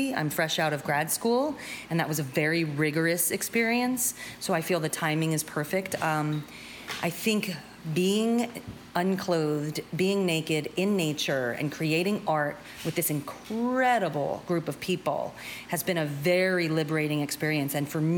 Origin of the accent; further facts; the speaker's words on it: Ohio, United States; I'm from Ohio, USA.